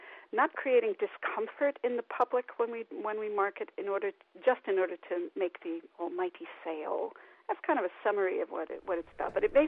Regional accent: Brooklyn, New York, United States; born there; moved away; I never said the words Tweedy Tweed Street, because I was born in Brooklyn, but I haven't lived there in 40 years.

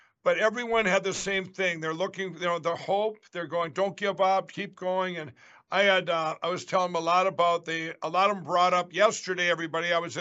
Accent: Minnesota, United States; it even made my hometown horrible newspaper, the Star Tribune.

